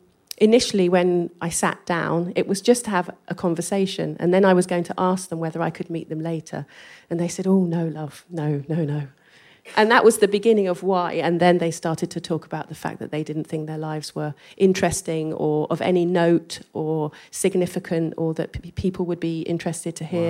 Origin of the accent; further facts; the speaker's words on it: England, United Kingdom; accent: English; I go in there with my English accent, and it's a context that I don't understand.